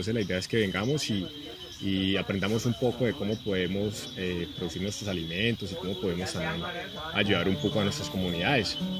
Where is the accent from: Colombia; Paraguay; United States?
Colombia; Cali, Valle del Cauca; now in La Cumbre, Colombia; yo actualmente vivo en la Cumbre Valle, pero pues soy de aquí de Cali y estudié unos semestres acá en Univalle.